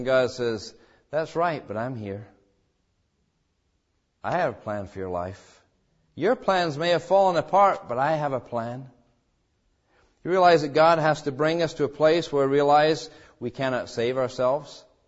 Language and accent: English; England, United Kingdom; You can tell we're from England, amen. But it was in Canada.